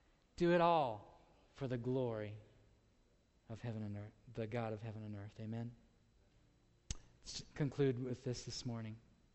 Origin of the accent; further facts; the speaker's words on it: Colorado, United States; not only am I preaching in Florida, but because I'm from Colorado.